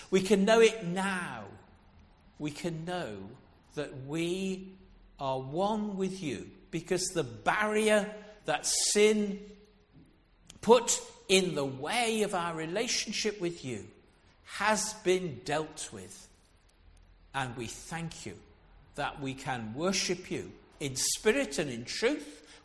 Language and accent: English; Coventry, West Midlands, United Kingdom; I live only up in Exhall and have local connections. I was born and brought up in Coventry, so I'm a local lad.